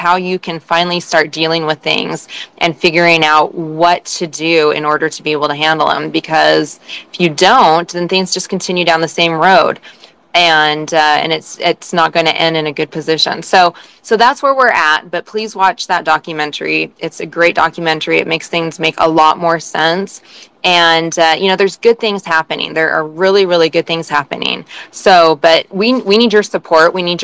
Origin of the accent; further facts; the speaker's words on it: Idaho, United States; when people find out we're from Idaho is, you know, they'll say, oh, well, that's a really conservative state.